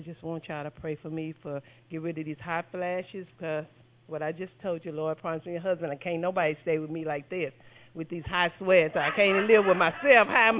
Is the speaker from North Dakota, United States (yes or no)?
no; Kansas City, Missouri, United States; I'm from Kansas City, Missouri.